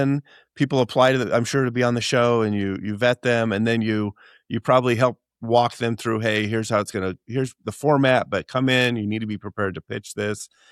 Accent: Utah, United States; Well, I will say I'm from Utah. Utah, I believe, is one of the capitals, perhaps, of multi-level marketing and door-to-door sales or direct-to-consumer sales.

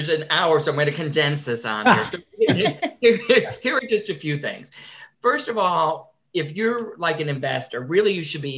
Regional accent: Connecticut, United States; I grew up in Connecticut. My dad owned a Dunkin' Donuts and a restaurant.

